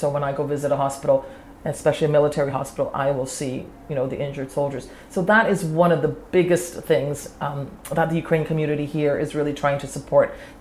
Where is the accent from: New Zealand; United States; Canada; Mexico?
Canada; being a physiotherapist, born and raised in Canada, I saw an opportunity.